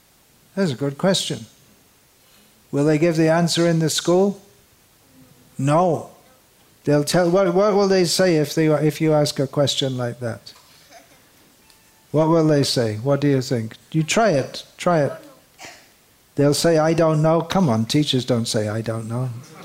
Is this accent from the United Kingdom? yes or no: yes; United Kingdom; We've developed such a great civilization. I am from Britain.